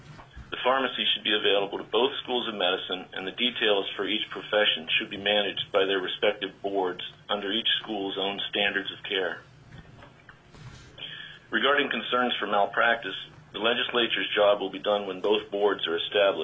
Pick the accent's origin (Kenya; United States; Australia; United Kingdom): United States; Homer, Alaska; from Homer. I represent myself, and I'm for House Bill 122. I'm 61 years old, 36 years in Alaska